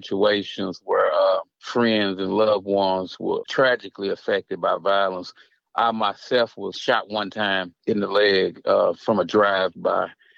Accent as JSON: {"language": "English", "town": "Dallas", "region": "Texas", "country": "United States", "said": "Like, I'm from East Dallas, that neighborhood is rough."}